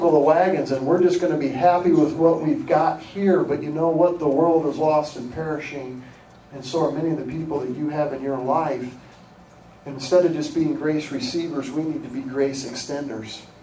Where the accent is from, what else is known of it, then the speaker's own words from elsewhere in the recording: Iowa, United States; not because I grew up in Iowa